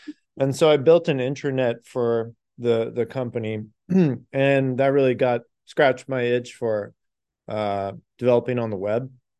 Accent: San Diego, California, United States; like you introduced me as, and I'm from San Diego, California.

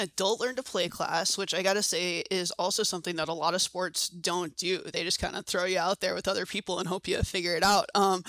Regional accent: Washington, District of Columbia, United States; now in Seattle, United States; I'm not a Seattle native. I'm from Washington, D.C. originally. And then I moved out here actually for graduate school at the University of Washington.

